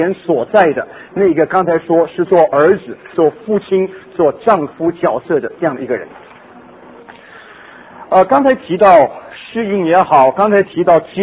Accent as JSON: {"language": "Chinese", "country": "China", "said": "那么我们中国人，我觉得我们这一代"}